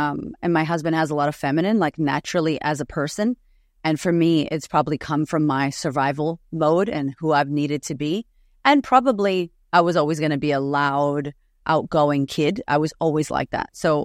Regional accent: United States; now in Australia; So for me right now, coming to Australia, being American and being so different, it was the thing that made me shrink myself.

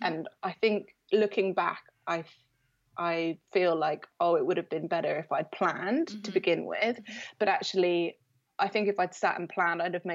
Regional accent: Jersey; also born or lived in East London, United Kingdom; No, I come from Jersey in the Channel Islands.

